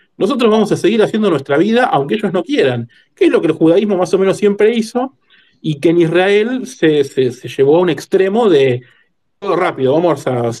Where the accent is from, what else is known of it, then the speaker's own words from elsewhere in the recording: Argentina; moved away; pero todavía vengo de Argentina y todavía sé lo que es inflación en serio